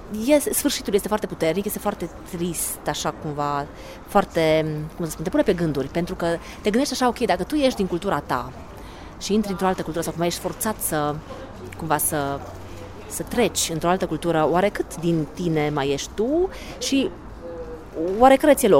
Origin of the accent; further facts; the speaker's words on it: Transylvania, Romania; pentru că eu sunt ardeleancă